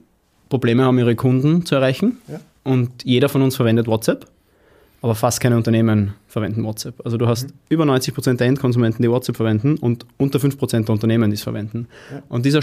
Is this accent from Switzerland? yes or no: no; Klosterneuburg, Lower Austria, Austria; gebürtiger Klosterneuburger, 30 Jahre jung.